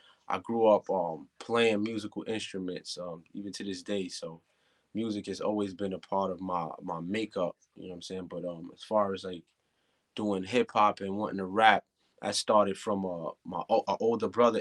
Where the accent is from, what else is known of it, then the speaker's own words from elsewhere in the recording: Queens, New York, United States; Southside Jamaica, Queens was like a lot of the, wasn't really too different from a lot of the other rough neighborhoods.